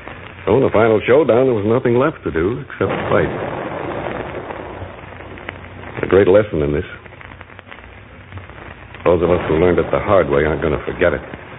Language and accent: English; Chillicothe, Ohio, United States; I'm from Chillicothe.